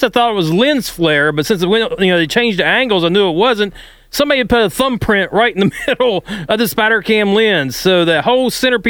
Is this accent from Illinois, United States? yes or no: no; West Virginia, United States; A school teacher from West Virginia, my home state.